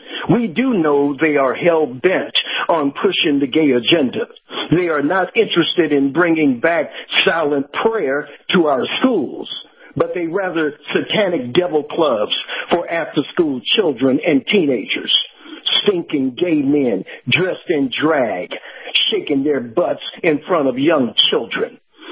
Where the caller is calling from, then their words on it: Wesley Chapel, Florida, United States; from Wesley Chapel.